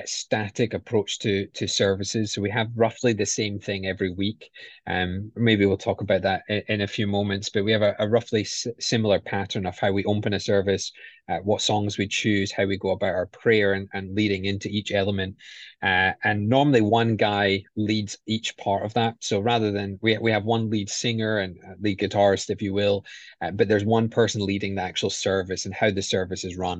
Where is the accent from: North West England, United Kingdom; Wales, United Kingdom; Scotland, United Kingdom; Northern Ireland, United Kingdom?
Scotland, United Kingdom; most people know I'm from Scotland